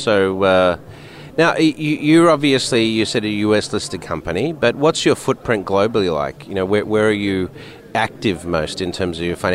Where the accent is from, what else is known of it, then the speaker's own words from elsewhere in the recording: Sydney, New South Wales, Australia; accent: Australian; moved away as an adult; now in United States; not quite Australian anymore because I've been offshore for 20 years. But it takes me about 2 days and my accent already starts to come back, Because when I'm in the US, I have this sort of international English. But when I come to Sydney, of course, I hear the Australian.